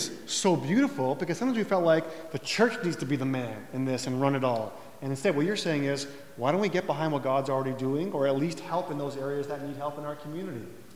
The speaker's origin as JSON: {"language": "English", "town": "Toronto", "region": "Ontario", "country": "Canada", "said": "I'm from Toronto."}